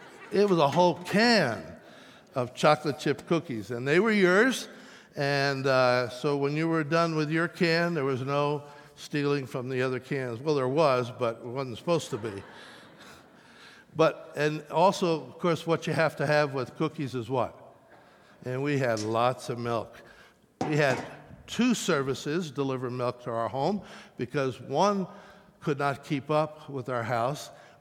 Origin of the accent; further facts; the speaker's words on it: Pennsylvania, United States; I grew up back east in Pennsylvania, and I grew up in the home I remember was a two-story white clapboard house with lots of windows